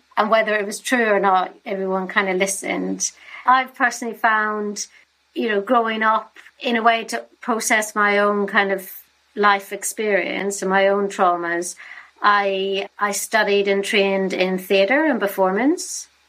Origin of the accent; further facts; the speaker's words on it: Northern Ireland, United Kingdom; my story of growing up in Northern Ireland and the Troubles